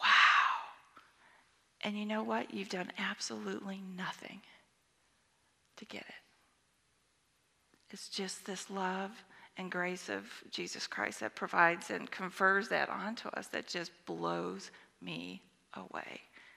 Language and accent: English; United States; born there; I was born in America, didn't choose it, got lucky.